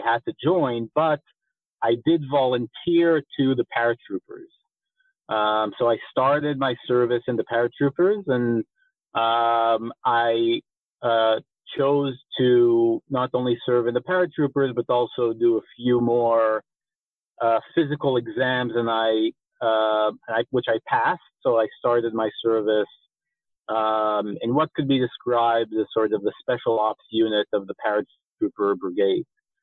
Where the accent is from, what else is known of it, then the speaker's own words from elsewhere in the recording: Rehovot, Central District, Israel; accent: slight American; So I'm an Israeli born and raised. My slight American accent is from my mom, who grew up in upstate New York. But she moved here, met my dad, and we were basically raised in a city called the Rehovot, which is in the center, more or less, of Israel.